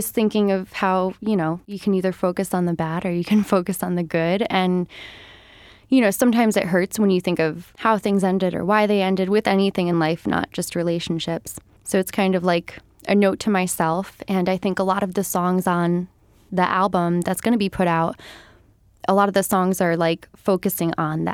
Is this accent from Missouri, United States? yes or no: no; Albany, New York, United States; from Albany. This is your home for local music.